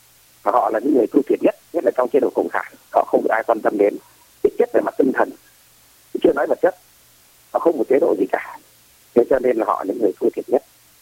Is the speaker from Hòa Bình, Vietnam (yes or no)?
no; Hanoi, Vietnam; now in Ho Chi Minh City, Vietnam; Tôi từ Hà Nội ra đây từ năm 90 ạ.